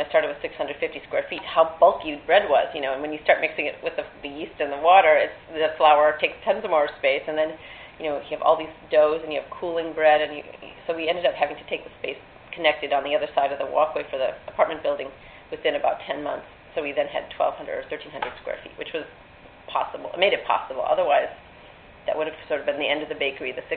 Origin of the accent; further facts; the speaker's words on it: Minneapolis, Minnesota, United States; Well, I grew up in Minneapolis and I spent my childhood there, and my dad actually worked for Pillsbury